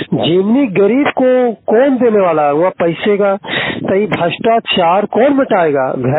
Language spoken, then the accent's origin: Hindi; Jharkhand, India; मैं धरवाड़ी पंचायत के रहने वाला हूँ। मैं राज झारखंड जिला देवघर।